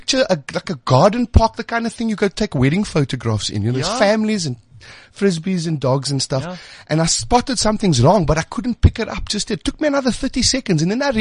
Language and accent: English; South Africa; I'm South African